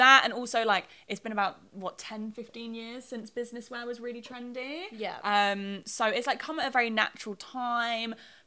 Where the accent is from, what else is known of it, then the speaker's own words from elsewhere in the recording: London, United Kingdom; I'm a Londoner.